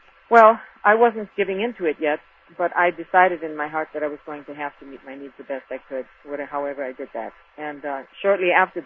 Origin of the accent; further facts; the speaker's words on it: Midwest, United States; I was raised in the Midwest in what they call the Bible Belt, and I had been going, as a child, I went to the Lutheran Church